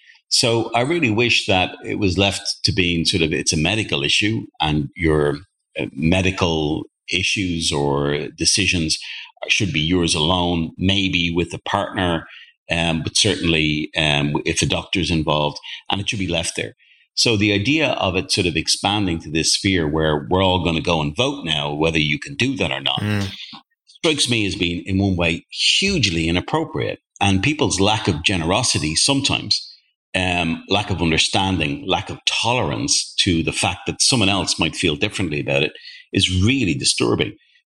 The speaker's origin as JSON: {"language": "English", "country": "Ireland", "said": "I'm from Ireland"}